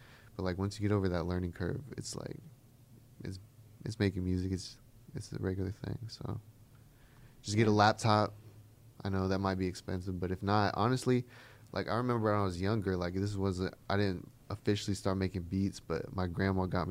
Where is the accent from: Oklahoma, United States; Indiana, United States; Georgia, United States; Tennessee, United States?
Indiana, United States; Bluffton; born there; Yeah, northern Indiana, like Bluffton.